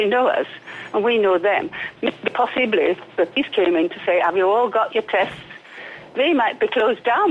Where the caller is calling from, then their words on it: Calpe, Valencian Community, Spain; in Calpe.